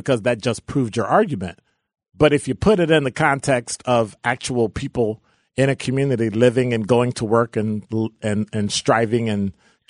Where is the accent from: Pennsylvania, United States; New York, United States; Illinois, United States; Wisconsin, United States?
Illinois, United States; Chicago; And I remember growing up in Chicago with the National Guard rolling down the street, 5 o'clock curfew.